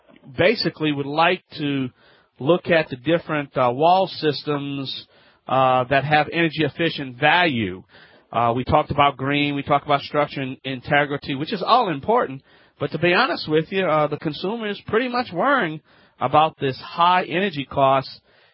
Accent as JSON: {"language": "English", "region": "Louisiana", "country": "United States", "said": "from the Bayou Land."}